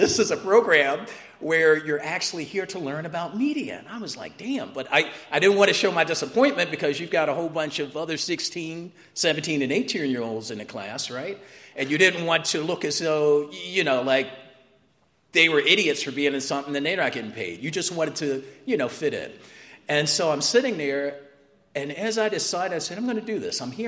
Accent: Baltimore, Maryland, United States; But when I was a kid, I remember in Maryland, I grew up in Baltimore.

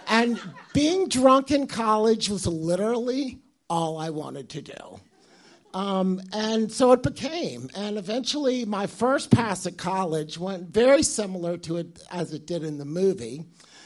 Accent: Virginia, United States; I'm originally from Virginia.

